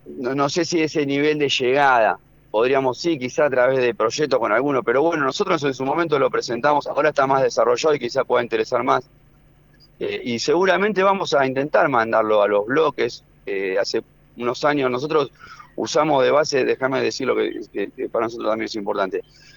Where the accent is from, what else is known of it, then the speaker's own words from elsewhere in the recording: Argentina; Para nosotros sería un orgullo como argentino, porque amamos a nuestra patria